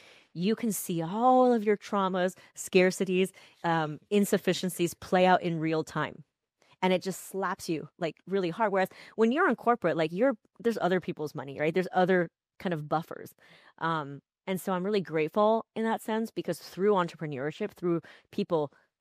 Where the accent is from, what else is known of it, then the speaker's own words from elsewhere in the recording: United States; And also the fact that she grew up in communist China without running water or electricity, and I'm fully American.